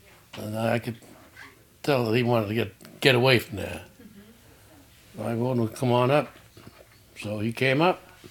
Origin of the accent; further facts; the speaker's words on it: New York City, New York, United States; born there; No, I was born in New York City.